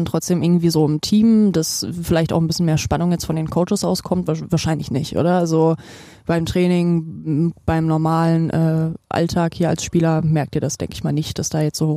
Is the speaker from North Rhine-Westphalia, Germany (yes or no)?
yes; Leichlingen, North Rhine-Westphalia, Germany; Wenn Leute mich fragen, sage ich immer, ich komme aus so einem Kaff.